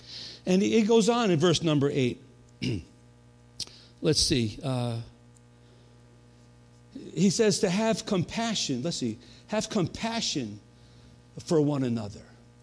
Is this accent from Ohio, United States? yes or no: no; New York, United States; You know, I'm from New York, so I grew up with the Yankees, right?